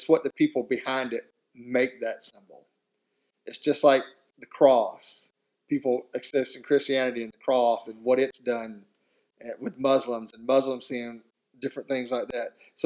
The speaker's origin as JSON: {"language": "English", "region": "South Carolina", "country": "United States", "tie": "born or raised there", "said": "I'm from South Carolina. I grew up in the state where the Confederate flag flew above the state capitol."}